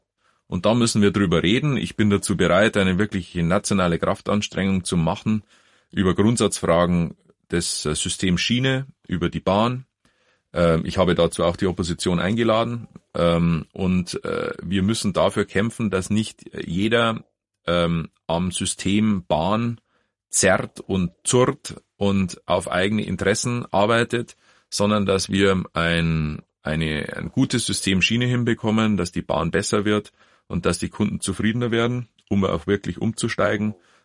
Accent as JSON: {"language": "German", "town": "Passau", "region": "Bavaria", "country": "Germany", "tie": "born or raised there", "lives_now": "Berlin, Germany", "said": "aus meiner Heimatstadt Passau"}